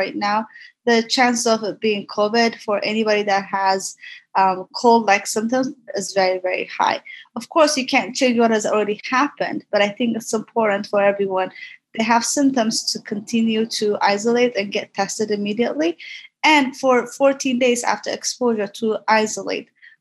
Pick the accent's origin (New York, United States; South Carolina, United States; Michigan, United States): New York, United States; especially as a New Yorker